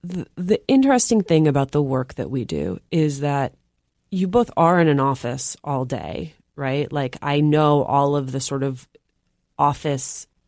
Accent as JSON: {"language": "English", "town": "Union City", "region": "New Jersey", "country": "United States", "tie": "born or raised there", "said": "I grew up in Union City, New Jersey."}